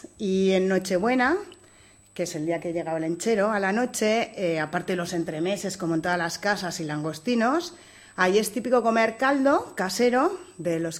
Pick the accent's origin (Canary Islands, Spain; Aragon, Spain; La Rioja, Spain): Aragon, Spain; Lecera; also born or lived in Zaragoza; Yo nací en Zaragoza. Lo que pasa que a los 3 o 4 días ya me llevaron a Lecera, mis padres vivían en Lecera y yo me crié en Lecera. Y estuve allí hasta los 14 años, que me marché a estudiar a Zaragoza